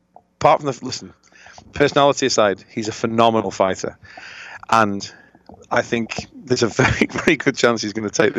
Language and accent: English; United Kingdom; That's what was so great about being a British MMA fan, seeing him beat Rockhold and winning a title.